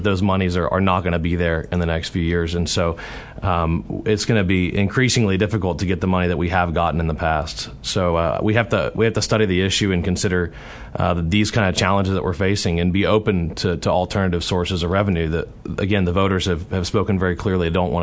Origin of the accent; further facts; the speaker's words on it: Baton Rouge, Louisiana, United States; I grew up in Baton Rouge, Louisiana, we dealt with aging infrastructure all the time.